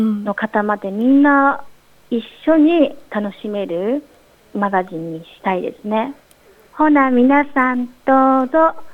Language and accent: Japanese; Kyoto, Japan; もちろん私自体が日本も古い歴史のある京都育ちでしたので、